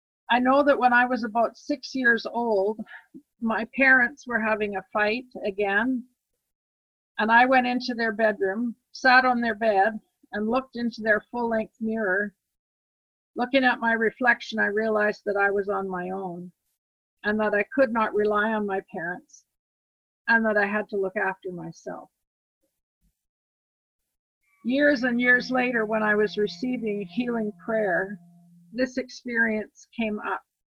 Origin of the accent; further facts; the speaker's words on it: Saskatoon, Saskatchewan, Canada; So like my grandparents, I grew up in Saskatoon, Saskatchewan.